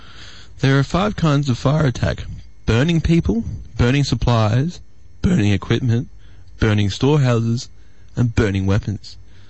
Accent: Brisbane, Queensland, Australia; We're from Brisbane.

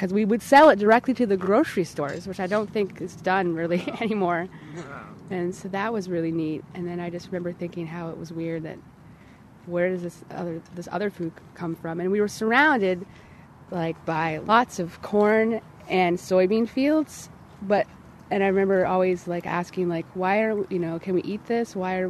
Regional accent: Ohio, United States; Yeah, I'm from Ohio, from the country.

